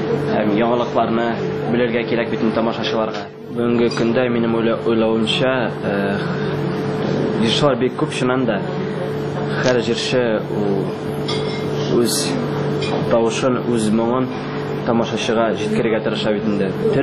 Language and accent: Tatar; Bashkortostan, Russia; Туган ягым Башкортстан Республикасы Нуриман районында туып үскәнмен.